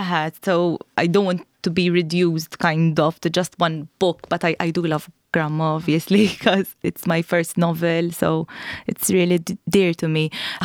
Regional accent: Malta; first language Maltese; English is a second language; So I wanted to write in Maltese because that's my mother tongue and I feel most confident writing in Maltese.

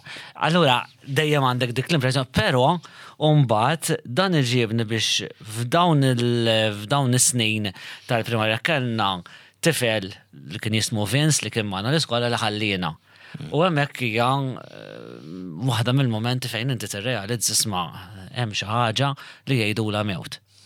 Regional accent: Rabat, Western Region, Malta; Jiena mir-Rabat.

